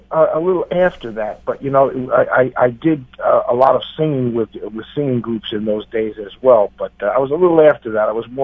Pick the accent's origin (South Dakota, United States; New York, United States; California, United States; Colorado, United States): New York, United States; I got lucky that I was growing up in New York where Alan Freed brought his, you know, rock and roll show.